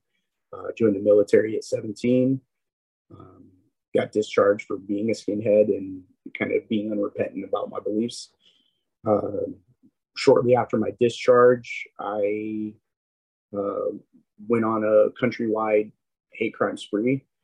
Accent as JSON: {"language": "English", "town": "Spokane", "region": "Washington", "country": "United States", "tie": "born or raised there", "also_born_or_lived": "Henderson, Nevada", "said": "I'm from Spokane, Washington. I grew up here, kind of raised in between here, summers in Henderson, Nevada, which is right outside of Vegas."}